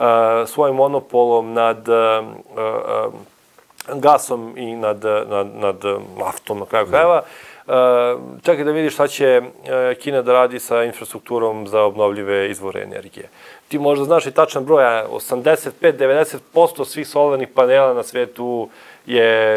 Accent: Vojvodina, Serbia; Ja dolazim iz Banata i mi već imamo nekoliko vetroparkova

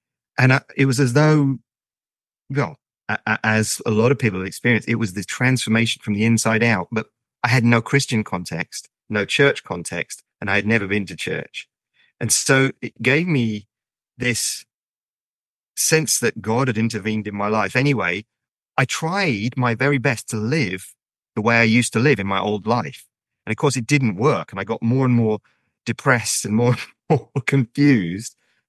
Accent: London, United Kingdom; I grew up in North London going to synagogue. I had my bar mitzvah

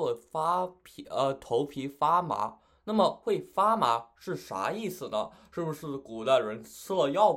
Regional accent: United States; 大家好，我是来自美国的

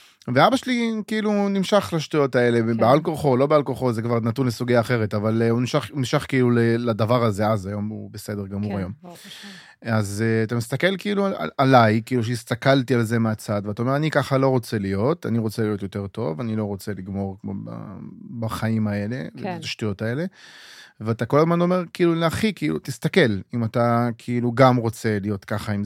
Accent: Ashdod, Southern District, Israel; שכונה קשה מאוד, שכונה בית באשדוד, כאילו בתקופה שאני גדלתי בה, הייתה שכונה רובצת סמים ופשע והכל. ואני כאילו גדלתי לתוך השכונה הזאת.

